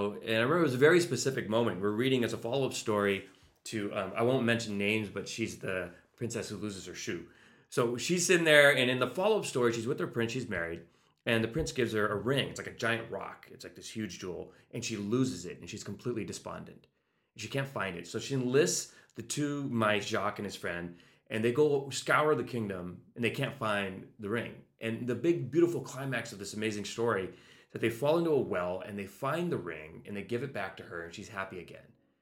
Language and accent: English; Carson, California, United States; You know, my background's a little different. I grew up in Carson, so I grew up right next to Compton.